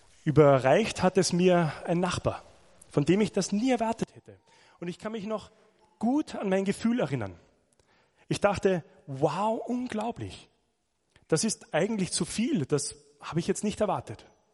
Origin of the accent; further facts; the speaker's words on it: Austria; Ich bin ja Österreicher, da ist ja alles ganz anders.